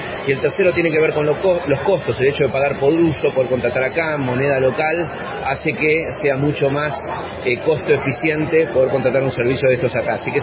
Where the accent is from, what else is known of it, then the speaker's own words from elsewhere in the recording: Argentina; Mira, y acá te puedo hablar como buen argentino también, ¿no?